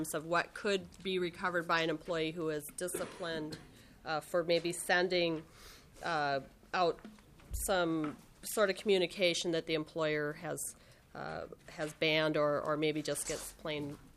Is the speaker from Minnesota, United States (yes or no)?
yes; Moorhead, Minnesota, United States; I come from Moorhead in the Red River Valley, where we have a lot of trouble with those kinds of names. We're used to Larsons and Johnsons and the like.